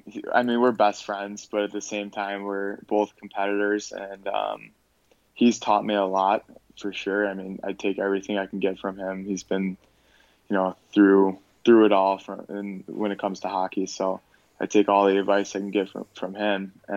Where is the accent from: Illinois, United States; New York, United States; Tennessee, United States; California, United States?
Illinois, United States; Park Ridge; Well, I grew up in Park Ridge, Illinois.